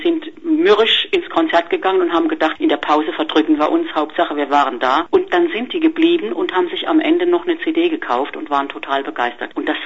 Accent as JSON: {"language": "German", "town": "Mannheim", "region": "Baden-Württemberg", "country": "Germany", "said": "Ich bin Europäerin, ich komme aus der Kurpfalz"}